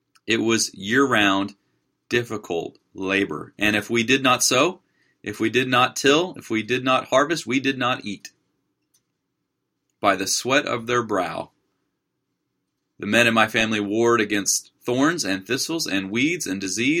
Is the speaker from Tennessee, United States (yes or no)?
no; California, United States; And when I was a boy growing up in the San Fernando Valley in California, we would go out into the fields in the summers